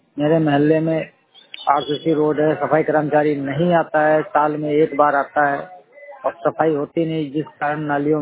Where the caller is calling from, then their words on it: Kothawan, Uttar Pradesh, India; मैं ग्राम पिरकापुर विकास खंड कोथावा संजिला हरदोई से बोल रहा हूँ, बात कर रहा हूँ।